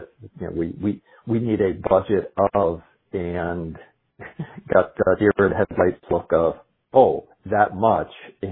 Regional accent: Pennsylvania, United States; also born or lived in Maryland; I am not. I'm actually from Pennsylvania. My wife and I moved to Maryland in 2017 when she took a job locally

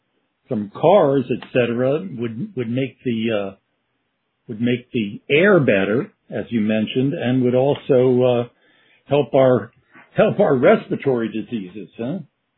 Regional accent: California, United States; born there; now in Maryland, United States; I was born in California too, Josh.

